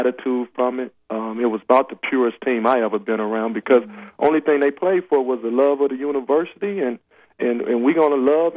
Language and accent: English; Los Angeles, California, United States; also born or lived in Oak Cliff, Texas; So I grew up in Oak Cliff and, you know, born and raised in Los Angeles, but every summer I come back to Oak Cliff and cut grass with him